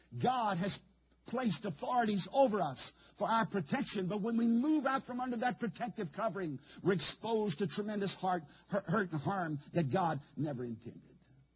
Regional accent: Virginia, United States; I come from Charlotte County, Virginia. It's so rural, we don't have a stoplight in the whole county.

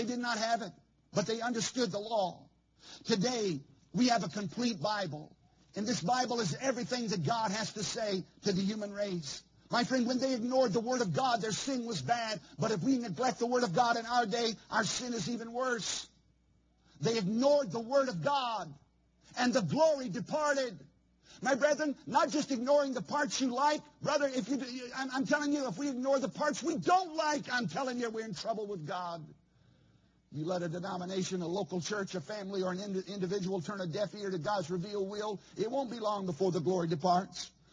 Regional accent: Virginia, United States; I come from Charlotte County, Virginia. It's so rural, we don't have a stoplight in the whole county.

